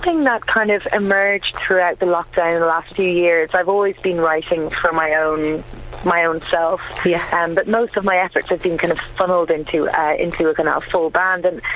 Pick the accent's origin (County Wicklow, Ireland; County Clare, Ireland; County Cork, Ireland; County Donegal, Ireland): County Wicklow, Ireland; now in Chester, United Kingdom; It's the county below Dublin on the east coast of Ireland, where I spent most of my time growing up before I moved over to Chester, actually, and left Ireland for the last 11 years, really.